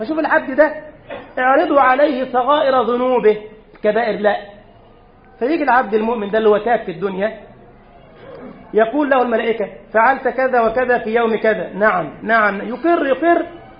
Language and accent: Arabic; Egypt; بلدنا مصر الان نسال الله السلامه